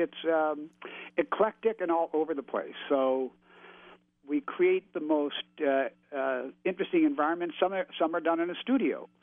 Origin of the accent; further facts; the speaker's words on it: Canada; because I grew up in Canada, but I listened to radio because television came much later to Canada than it did to the States.